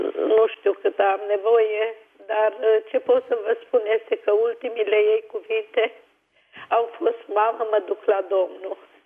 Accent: Bârlad, Vaslui County, Romania; eu am 71 de ani, bunicul meu, tatăl meu a fost adventist, eu sunt din Bârlad de loc.

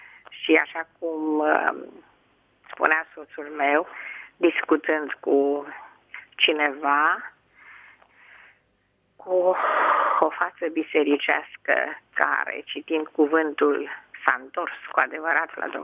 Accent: Craiova, Dolj, Romania; Sunt mama din Craiova

